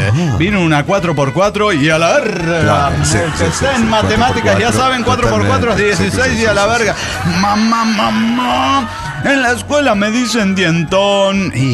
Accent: Mexico City, Mexico; de Ciudad de México.

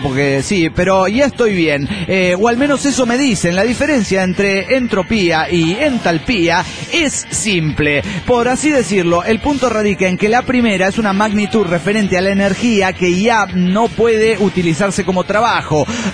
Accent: Bolivia; No lo sé, los desconozco a pesar de que soy boliviano. No soy de Santa Cruz de la Sierra

